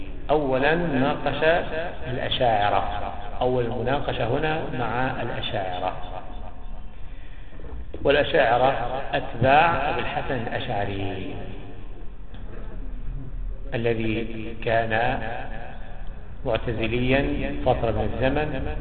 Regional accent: Egypt; عندنا في مصر

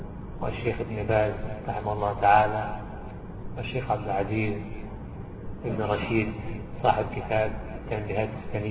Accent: Egypt; على اسم شبرا الذي عندنا في مصر،

